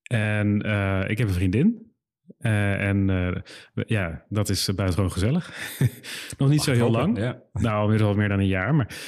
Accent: Leiden, South Holland, Netherlands; Ja, ik ben geboren in Leiderdorp, maar wij woonden in Leiden, dus daar opgegroeid in Leiden-Zuid. En dat is een schitterende stad in Zuid-Holland. Dat was heel beschermd. Ik ben daar ook naar school geweest.

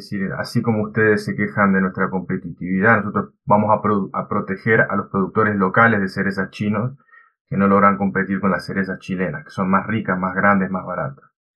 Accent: Argentina; soy argentino. Comencé mi doctorado, luego terminé mi doctorado en el Reino Unido.

